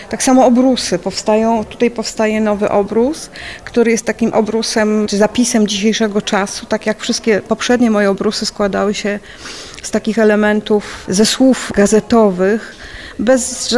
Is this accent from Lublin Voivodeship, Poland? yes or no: yes; Lublin, Lublin Voivodeship, Poland; now in Gdańsk, Poland; Policzyliśmy ostatnio, że mieszkamy w Gdańsku już dwa razy dłużej niż w Lublinie, ale gdzieś tam cały czas serce nasze jest tutaj. To są nasze rodziny, nasze groby, nasze miejsca.